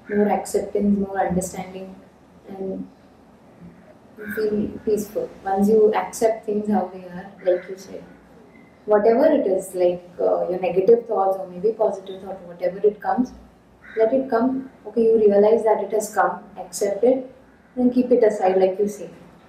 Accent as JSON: {"language": "English", "town": "Chennai", "region": "Tamil Nadu", "country": "India"}